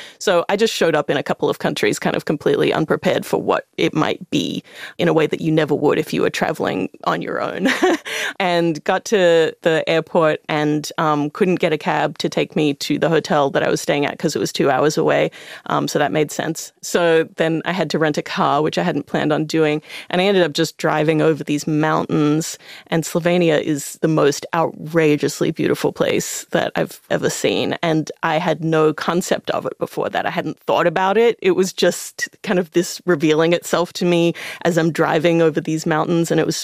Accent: Australia; And as an Australian person

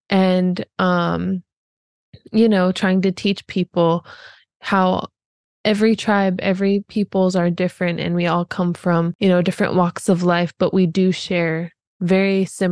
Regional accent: Alaska, United States; So I come from Alaska, as you just stated, and my people are the Han Gwich'in people.

